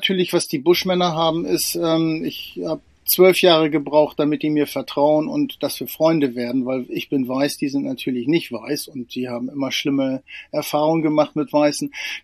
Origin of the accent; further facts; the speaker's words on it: Lower Saxony, Germany; Ich bin auf dem Land groß geworden, in einem kleinen Dorf in der Nähe von Spiekeroog-Neufeld an der Nordseeküste.